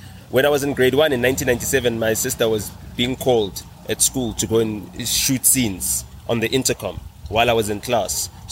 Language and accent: English; Johannesburg, Gauteng, South Africa; So when I was born in Parktown at Florence Nightingale Hospital, but we still lived